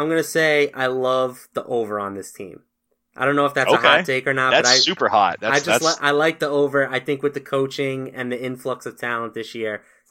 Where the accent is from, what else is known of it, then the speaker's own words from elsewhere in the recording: New York, United States; let's move on to the New York Knicks. This is my hometown team, unfortunately.